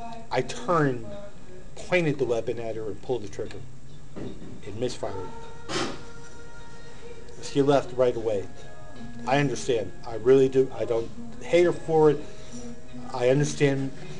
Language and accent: English; Massachusetts, United States; I missed watching the sunrise over the ocean because I'm from Massachusetts, East Coast.